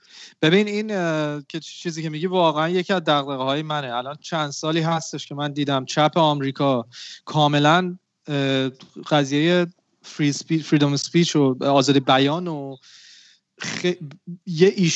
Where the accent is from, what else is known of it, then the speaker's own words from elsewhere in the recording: Iran; now in United States; چون ما هم که از ایران اومدیم